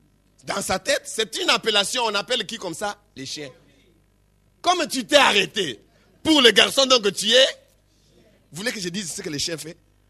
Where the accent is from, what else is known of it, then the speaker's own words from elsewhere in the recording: DR Congo; Chez nous, en République démocratique du Congo, je ne sais pas si dans d'autres cultures, on appelle les filles comme ça